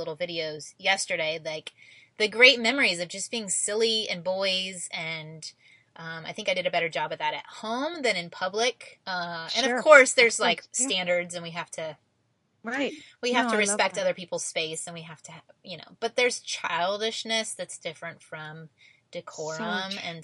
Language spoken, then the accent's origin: English; Indiana, United States; And I'm from Indiana, so it's a little foreign to me